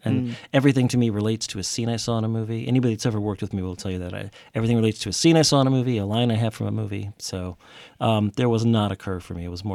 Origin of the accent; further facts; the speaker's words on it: Florida, United States; I'm from Florida, which is different